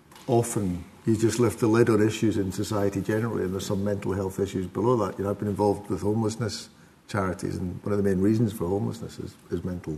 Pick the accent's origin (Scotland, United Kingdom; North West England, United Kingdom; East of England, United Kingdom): Scotland, United Kingdom; As a Scotsman, talking about cricket and mental health at this time.